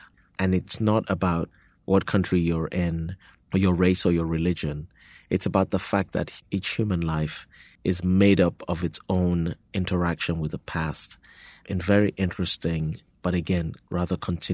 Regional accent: Nigeria; now in United States; I'm from two different countries. I grew up in Nigeria. I've lived in the U.S. for even longer than I lived in Nigeria. I have citizenship in both places

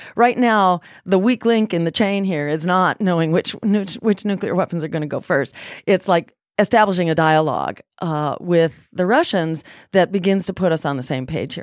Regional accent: Massachusetts, United States; We filed that bill in my home state in Massachusetts

